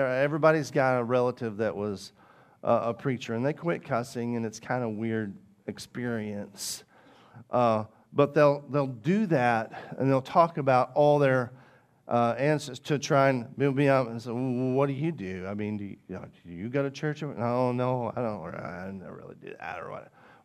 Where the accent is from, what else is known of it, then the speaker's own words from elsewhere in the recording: Arkansas, United States; I grew up in Arkansas.